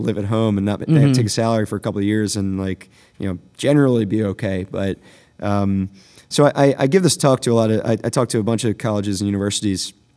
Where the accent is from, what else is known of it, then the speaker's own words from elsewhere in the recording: Baltimore, Maryland, United States; So Baltimore is my hometown. You know, I'm born and raised just outside the city and technically in the county. But, you know, I consider Baltimore my hometown.